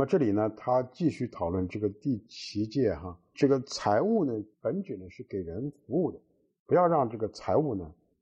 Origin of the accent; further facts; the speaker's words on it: China; 我们亚洲人哈，包括我们中国人在内呢，大概投机的心理都是比较重的，